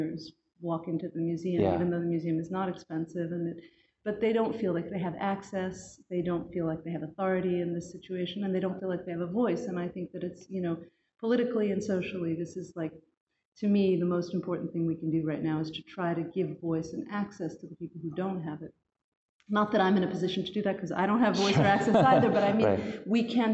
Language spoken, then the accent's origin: English; Beirut, Beirut Governorate, Lebanon; So, and I grew up in Beirut. I was born in Beirut, grew up there.